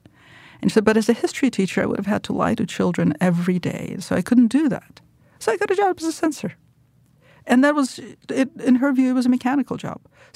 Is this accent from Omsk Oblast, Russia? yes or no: no; Moscow, Russia; So I was born in Moscow in 1967. I come from the intelligentsia. My grandmother lived in the Writers Union building, which is where I spent most of my childhood. And then when I went back to live in Moscow, I lived there as well.